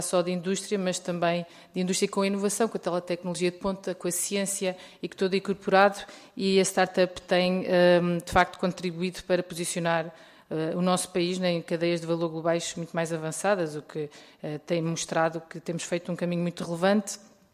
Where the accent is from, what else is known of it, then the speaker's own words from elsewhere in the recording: Leiria, Centro, Portugal; como leiriense amiga da família